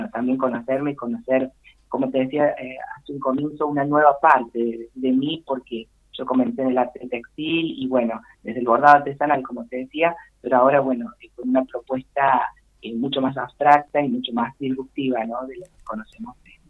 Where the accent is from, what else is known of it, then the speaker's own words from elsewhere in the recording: Córdoba, Argentina; now in San Luis, Argentina; Yo vivo aquí en San Luis desde 2017, soy cordobés, pero bueno, mi familia estaba acá